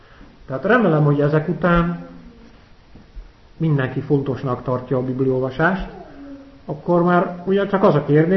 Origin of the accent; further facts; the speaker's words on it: Netherlands; Hungarian is a second language; Ez egy ilyen tipikus holland szokás.